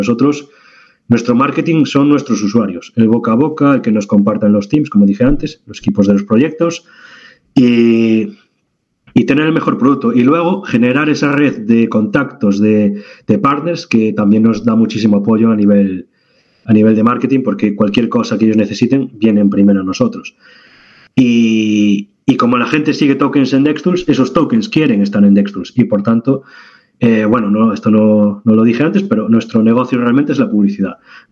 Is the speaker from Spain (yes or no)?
yes; Spain; Mucha gente no sabe que somos españoles.